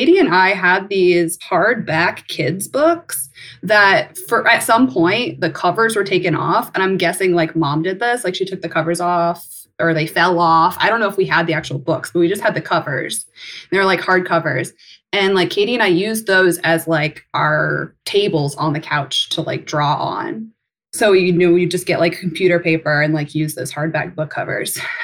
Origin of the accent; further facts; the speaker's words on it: Coldwater, Ohio, United States; I was born and raised in Coldwater, Ohio.